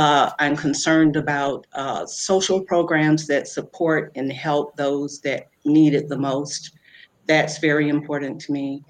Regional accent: Chagrin Falls, Ohio, United States; also born or lived in Florida; I was born in Florida, grew up mainly in the Cleveland area, most of my life in the Chagrin Falls area.

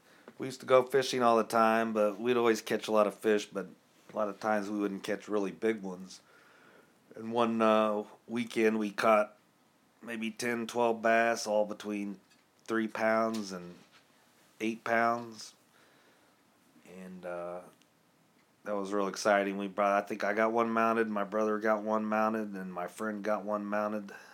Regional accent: Seymour, Indiana, United States; I grew up in Seymour, Indiana, a small town in southern Indiana. Kind of a country town, small city. Half the people there were farmers.

